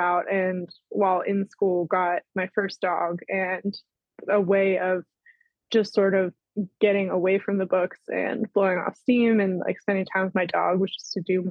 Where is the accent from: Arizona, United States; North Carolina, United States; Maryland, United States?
Maryland, United States; I went to almost all of my schooling in Pennsylvania, and I'm originally from Maryland.